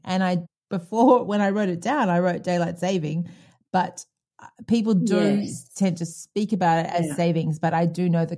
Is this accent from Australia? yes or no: yes; Australia; also born or lived in Hong Kong / South Africa; I lived for all my life thinking daylight saving was the business because I grew up in Australia.